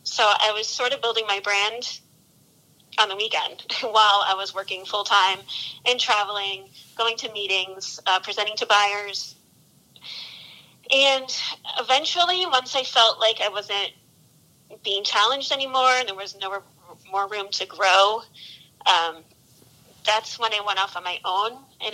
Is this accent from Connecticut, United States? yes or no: yes; Connecticut, United States; Sure. So I am originally from Connecticut.